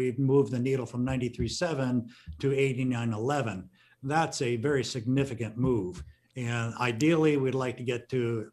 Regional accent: West Coast, United States; I'm from the West Coast most of my life.

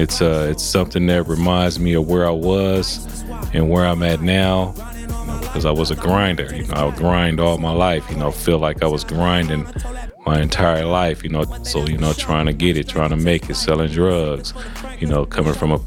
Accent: Oakland, California, United States; I'm from East Oakland, California.

